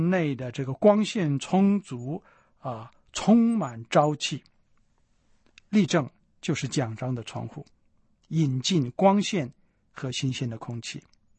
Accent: China; 坦白说，我们中国人呢，在这方面是很进步的。

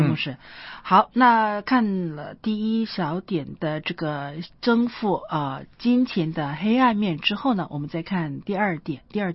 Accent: China; 我们中国人有一个很好的习惯，就是节俭存钱的习惯

